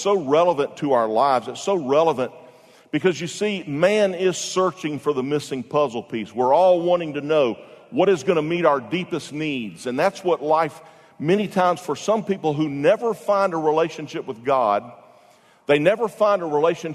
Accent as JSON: {"language": "English", "region": "Florida", "country": "United States", "tie": "born or raised there", "said": "You know, I grew up in Florida when they built Disney World."}